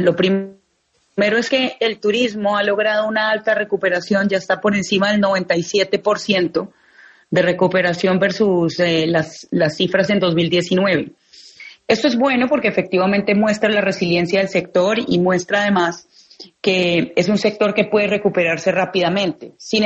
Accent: Bucaramanga, Santander, Colombia; 100% santandereana, así es.

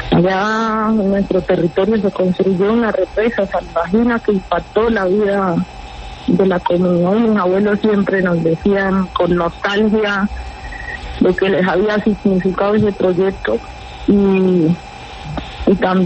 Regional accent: Cauca, Colombia; yo soy del departamento del Cauca, yo crecí en la zona rural del departamento del Cauca, en una familia humilde, una familia que le tocó pues vivir en medio del conflicto armado, en medio de la violencia, pero una familia con muchos valores

